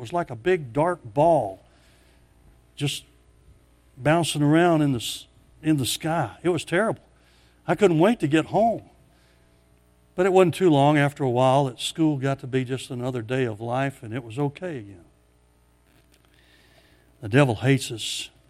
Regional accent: Memphis, Tennessee, United States; But then I'm from a different part of the country than she is. I'm from Memphis and she's from Orlando. Big difference.

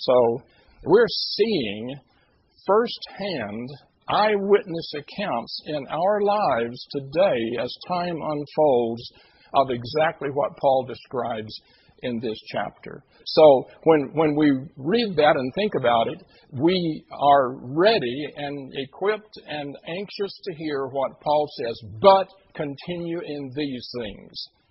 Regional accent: Deep South, United States; I grew up in the Deep South. The Deep South, in terms of political parties, was primarily loyal to the Democratic Party.

